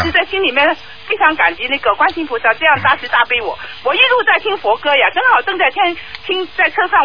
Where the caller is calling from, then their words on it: Melbourne, Victoria, Australia; 我是从墨尔本打来的。